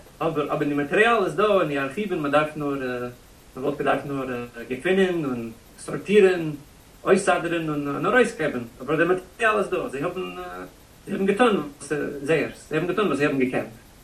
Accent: United States; born there; German is a second language; Nein, ich bin ein Amerikaner geboren, aber die Mama ist also ein halb Israelitiker.

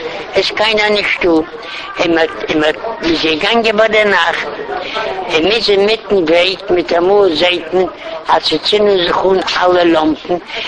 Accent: Lviv, Lviv Oblast, Ukraine; born there; German is a second language; Geboren bin ich in Lemberg

